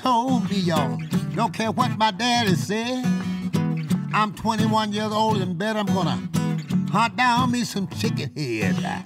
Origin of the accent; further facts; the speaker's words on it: Louisiana, United States; born there; also born or lived in Arkansas / Chicago; now in Jackson, United States; I was born in Louisiana, went to Arkansas with my father, who was a minister and pastor of a church.